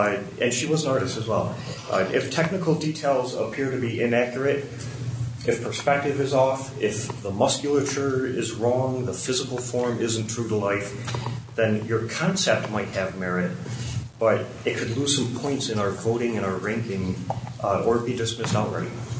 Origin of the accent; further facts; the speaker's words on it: New York, United States; I grew up around horses in New York, so...